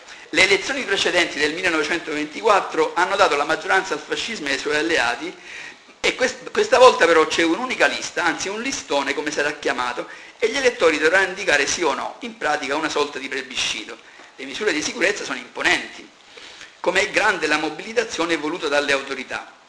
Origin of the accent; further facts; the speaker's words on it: Trieste, Friuli-Venezia Giulia, Italy; born there; I nostri figli sono nati nella Repubblica Italiana, ma tutti quanti siamo nati dalle stesse parti, siamo nati a Trieste e dintorni.